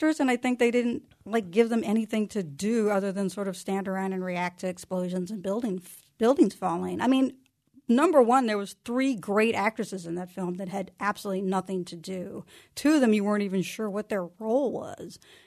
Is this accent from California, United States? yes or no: yes; San Francisco, California, United States; But like, I'm from San Francisco, and I'm like, that's not San Francisco's streets.